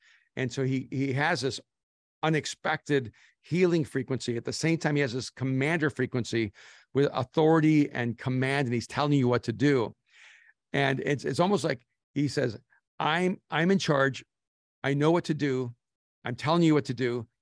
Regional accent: El Salvador; moved away; I mean, I'm an immigrant from El Salvador. I never knew my real father. My grandparents raised me for the first section of my life.

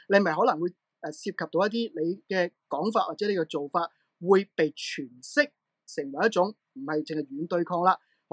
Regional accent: Hong Kong; 那这个讨论作为一个香港人去参与的时候，是不是要多了考虑呢？

